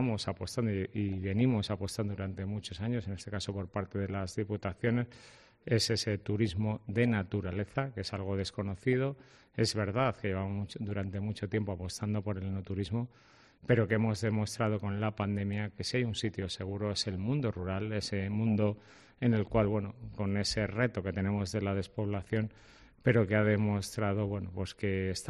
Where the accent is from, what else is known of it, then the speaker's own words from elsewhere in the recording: Valladolid, Castile and León, Spain; me puede el corazón, ¿no?, por mi tierra, pero bueno, es que Valladolid...